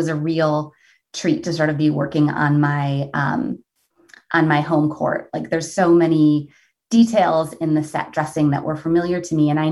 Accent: Redford, Michigan, United States; So I grew up in Redford, and my grandmother basically lived on the other side, for those of you who are from Detroit.

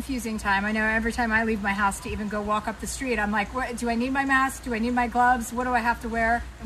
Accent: New Jersey, United States; And since I'm from New Jersey, I'm resourceful, because if you're from New Jersey, you have to be resourceful because you have to get out.

